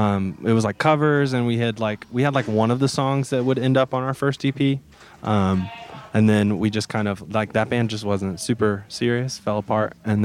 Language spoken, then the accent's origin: English; Bluff Park, Alabama, United States; and I'm from a neighborhood. I grew up in Bluff Park.